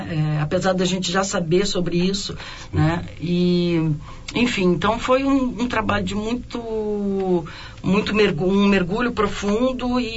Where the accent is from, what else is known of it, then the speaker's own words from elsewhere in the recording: Porto Alegre, Rio Grande do Sul, Brazil; Sim, eu nasci aqui em Porto Alegre.